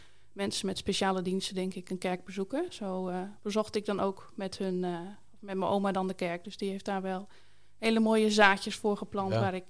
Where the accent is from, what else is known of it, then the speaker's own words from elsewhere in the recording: Hoogezand, Groningen, Netherlands; Ik ben geboren in Hogezand. En daar ben ik ook opgegroeid, het grootste deel van mijn leven. Ik ben niet met het geloof opgegroeid.